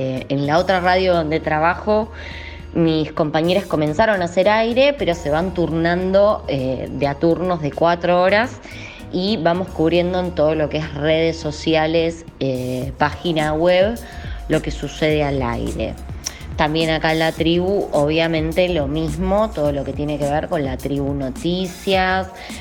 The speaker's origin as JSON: {"language": "Spanish", "region": "Buenos Aires", "country": "Argentina", "said": "porque yo soy de Caballito."}